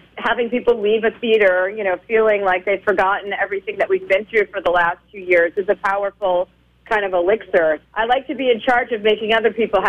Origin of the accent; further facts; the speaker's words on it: Livingston, New Jersey, United States; So to be able to come home, you know, to the Wellmont and perform, yeah, very close to where I grew up in Livingston is always fun.